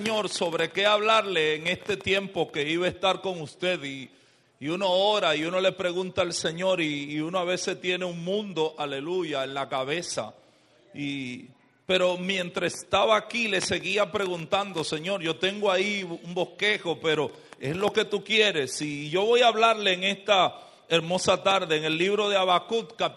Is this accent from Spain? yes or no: no; Dominican Republic; Venimos desde Dominicana y a los pastores nos pasa el mismo asunto.